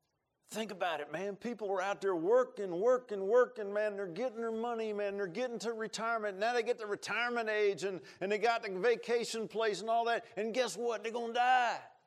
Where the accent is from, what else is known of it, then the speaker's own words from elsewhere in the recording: Virginia Beach, Virginia, United States; because I grew up in Virginia Beach, and now I was up on this farm, man.